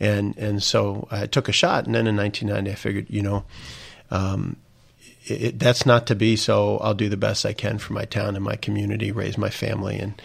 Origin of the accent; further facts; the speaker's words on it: Indiana, United States; When we look at my home state of Indiana, you look at folks who know David more than almost anything